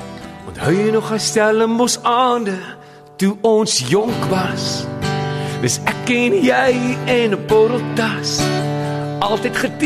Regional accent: Oudtshoorn, Western Cape, South Africa; in Oudtshoorn en ek is van Oudtshoorn

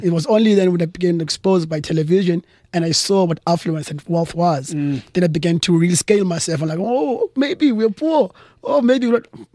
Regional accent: Cape Town, Western Cape, South Africa; I grew up in Cape Town.

